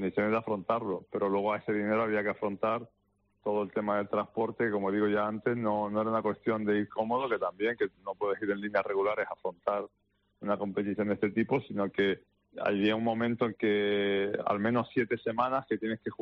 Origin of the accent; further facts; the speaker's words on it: Canary Islands, Spain; Y acostumbrados estamos y asumidos lo tenemos, y los jugadores lo entienden, y nosotros como Gran Canarios